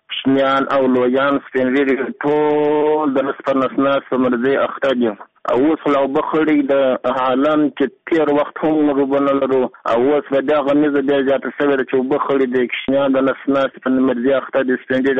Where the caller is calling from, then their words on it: Gizab, Uruzgan, Afghanistan; زد ولایت روزګان د ګزر ولسوالۍ څخه خبره کوم. … دا زموږ کلی د ګزاب ولسوالۍ کې زموږ کلی د احمد خان په نامه دی.